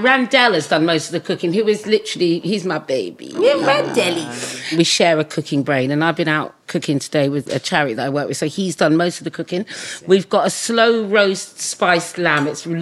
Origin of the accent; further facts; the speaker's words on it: Islington, London, United Kingdom; Islington.